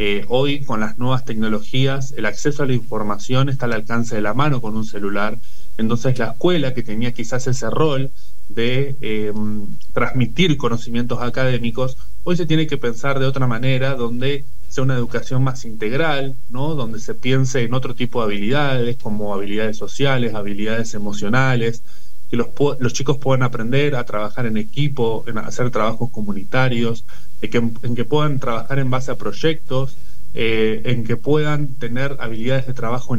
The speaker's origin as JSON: {"language": "Spanish", "region": "Santa Fe", "country": "Argentina", "said": "nosotros en Santa Fe, yo soy de Santa Fe, tenemos el boleto educativo gratuito"}